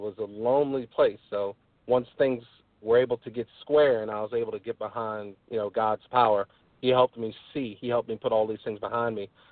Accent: Virginia, United States; I'm from Virginia, from Southwest Virginia, in a small town near Lynchburg, and grew up there with my mother and father and two brothers, one older, one younger.

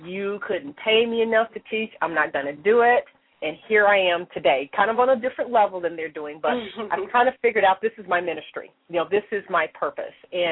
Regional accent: Kansas City, Missouri, United States; And I'm the youngest of four kids, born and raised in Kansas City, and both my parents were educators.

